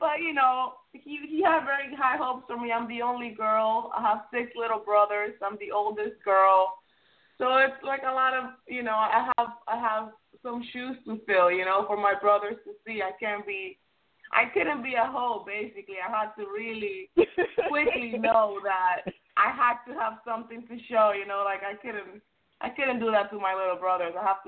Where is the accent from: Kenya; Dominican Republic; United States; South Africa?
Dominican Republic; because I'm Dominican, I'm from the Dominican Republic.